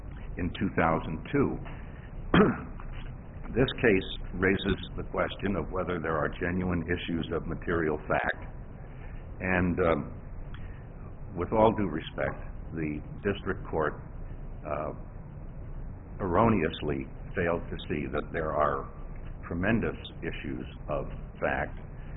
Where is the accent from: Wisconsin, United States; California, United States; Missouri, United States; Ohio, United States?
Wisconsin, United States; Madison; from Madison, Wisconsin.